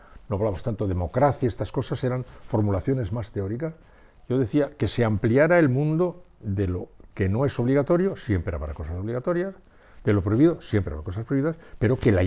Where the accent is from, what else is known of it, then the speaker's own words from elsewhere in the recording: San Sebastián, Basque Country, Spain; yo nací en San Sebastián y viví en San Sebastián.